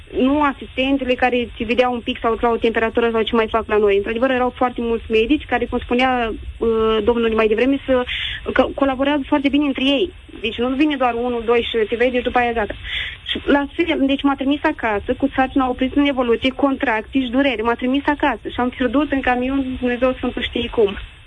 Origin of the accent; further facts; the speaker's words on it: Botoșani, Botoșani County, Romania; sunt și din Botoșani